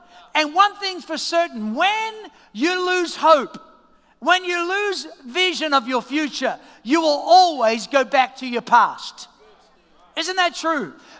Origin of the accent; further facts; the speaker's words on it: Australia; now in United States; everyone was still getting used to my accent, and I was still trying to get used to phrases that maybe you would say in Australia that don't make as much sense as you do, as it would maybe in the United States.